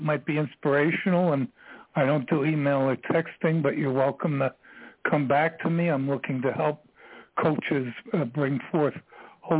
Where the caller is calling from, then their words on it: Ashland, Virginia, United States; I'm calling from Ashland, Virginia.